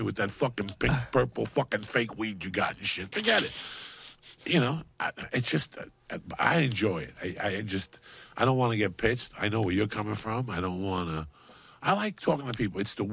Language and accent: English; North Bergen, New Jersey, United States; He was from Union City. I was from North Bergen.